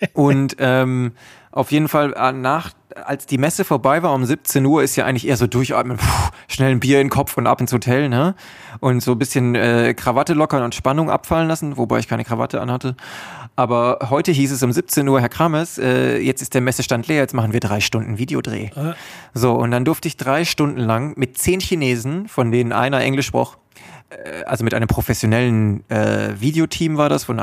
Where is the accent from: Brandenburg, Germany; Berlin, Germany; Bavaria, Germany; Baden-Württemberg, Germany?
Baden-Württemberg, Germany; Weil da, wo ich herkomme, da sagt man China. Im Schwabeländle, da sagt man China.